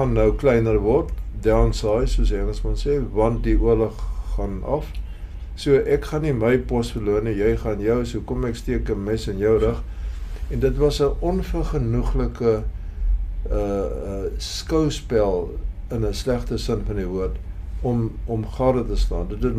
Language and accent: Afrikaans; Paarl, Western Cape, South Africa; Ek het hier in die Parel groot geword.